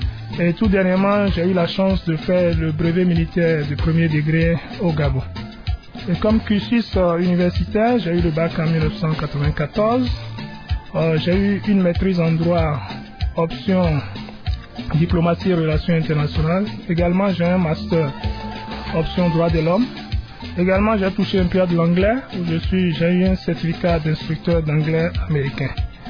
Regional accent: Benin; Je suis de la République du Bénin. Je suis officier supérieur de l'armée béninoise.

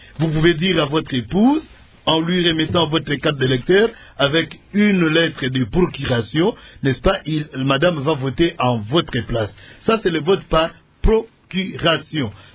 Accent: DR Congo; chez nous, en République démocratique du Congo

